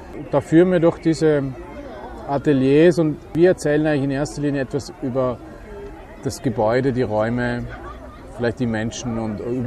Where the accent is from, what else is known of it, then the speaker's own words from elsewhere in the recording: Vorarlberg, Austria; moved away as an adult; now in Vienna, Austria; Also ursprünglich komme ich aus Vorarlberg, bin da aufgewachsen, in die Schule gegangen. Dann bin ich mit 18, 19 nach Wien gekommen zum Studieren